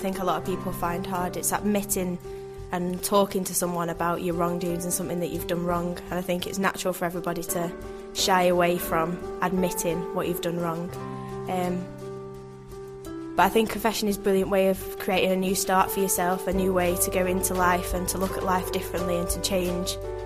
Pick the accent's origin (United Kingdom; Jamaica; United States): United Kingdom; Manchester, North West England; I'm 20, I'm from Manchester in the UK.